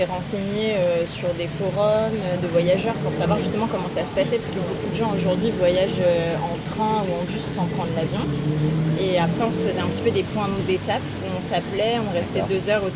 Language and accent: French; Brittany, France; j'ai 31 ans et je suis bretonne, j'ai habité Rennes, et sinon je viens des Côtes d'Armor.